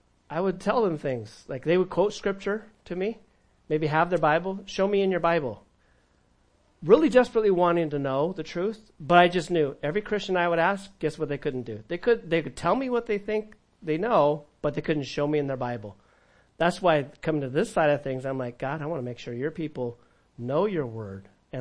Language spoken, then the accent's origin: English; California, United States; growing up in California